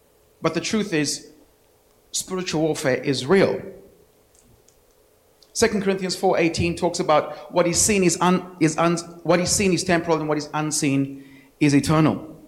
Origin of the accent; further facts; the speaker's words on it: South Africa; So I'm from South Africa, originally. And I was raised in a Christian home.